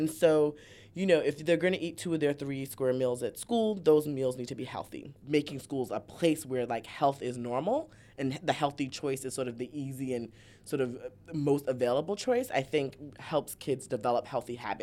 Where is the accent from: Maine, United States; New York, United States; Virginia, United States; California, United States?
New York, United States; When I was growing up in New York, French fries with ketchup was considered a vegetable, right?